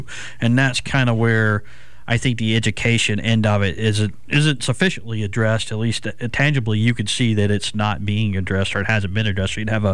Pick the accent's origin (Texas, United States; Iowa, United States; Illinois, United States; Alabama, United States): Alabama, United States; Birmingham; now in Mobile, United States; I mean, I grew up in Birmingham. I went to Auburn, and I really kind of cut my teeth in journalism here in Mobile.